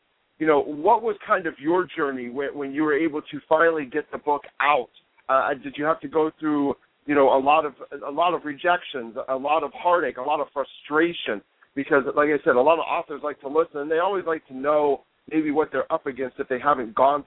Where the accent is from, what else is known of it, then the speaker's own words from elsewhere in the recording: Midwest, United States; also born or lived in East Coast; now in Los Angeles, United States; because I grew up in the Midwest and I got the East Coast and I've lived in different places.